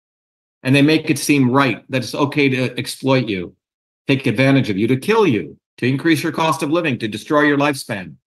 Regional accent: India; first language Tamil; English is a second language; Here's Tamil, which is my mother tongue from India, one of the oldest, probably the oldest language on the planet.

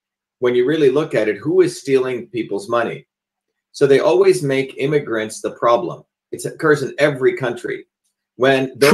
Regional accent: India; now in United States; I grew up in India as a second-class citizen in the caste system.

